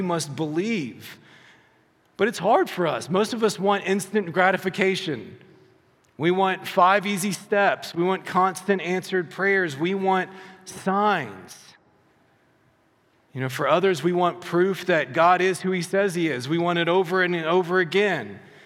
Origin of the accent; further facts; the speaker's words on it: Southeast, United States; I know growing up in the Southeast, one of the funny things that would happen pretty regularly is that you're literally just finishing breakfast